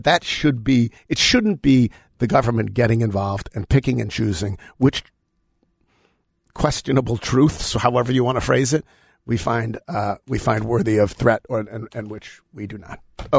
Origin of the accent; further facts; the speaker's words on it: United States; that is when, to me, as an American, I find it deeply problematic.